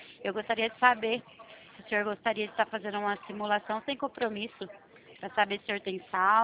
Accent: Araras, São Paulo, Brazil; eu sou de Araras.

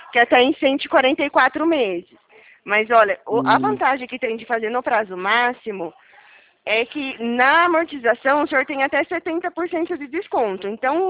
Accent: Araras, São Paulo, Brazil; eu falo daqui do interior de São Paulo, sou de aqui de Araras.

